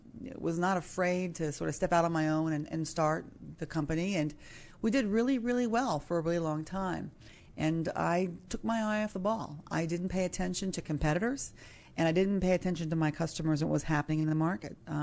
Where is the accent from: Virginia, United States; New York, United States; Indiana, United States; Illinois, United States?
Virginia, United States; But for me, you know, I grew up here locally in the Virginia area, and we were really poor